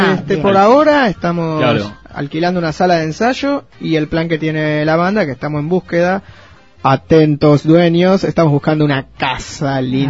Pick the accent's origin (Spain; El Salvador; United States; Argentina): Argentina; La Boca, Buenos Aires; Nosotros somos de La Boca, ah, mirá. Sí. Y... No, sí, principalmente de la provincia de Buenos Aires.